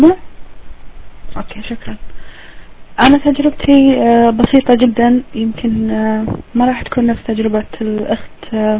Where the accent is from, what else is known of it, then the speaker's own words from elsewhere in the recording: Kuwait; وكنت انا كويتيه عموما، ما عندي مشكله ان انا اقول ان انا كويتيه. كنت موجوده خارج الكويت، كنت مسافره على اساس ان دراسه في امريكا